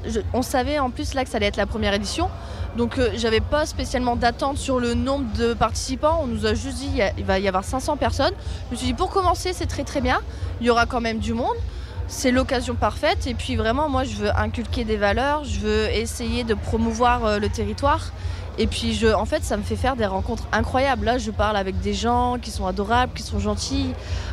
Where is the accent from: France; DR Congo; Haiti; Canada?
France; Fourmies, Hauts-de-France; Moi, je suis originaire de Fourmies. Donc j'ai qu'une heure de route pour venir.